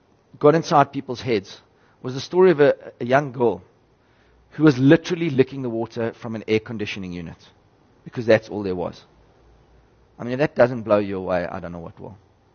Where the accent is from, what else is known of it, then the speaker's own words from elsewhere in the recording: South Africa; I'm saying as a South African, and disregarding the radio station and the good that we did and all